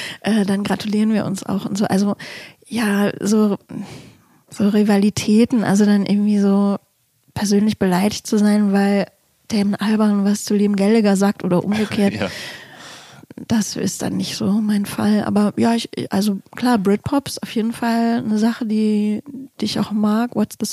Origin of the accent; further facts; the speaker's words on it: Hamburg, Germany; ich bin ja als Hamburgerin auch, ich bin ganz klar zum Beispiel mit FC St. Pauli sozialisiert